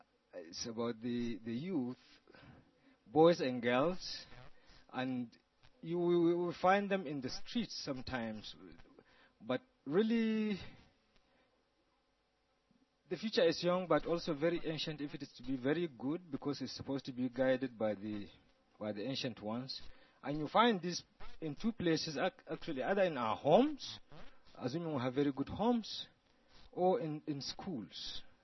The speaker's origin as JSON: {"language": "English", "country": "Nigeria", "said": "I am from Nigeria"}